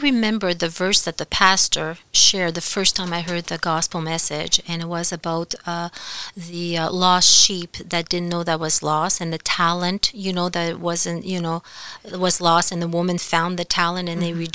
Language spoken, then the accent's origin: English; Quebec, Canada; first language fr; English is a second language; also born or lived in Toronto; now in Creston, Canada; And I'm originally from Quebec, from a French family. We spoke French at home.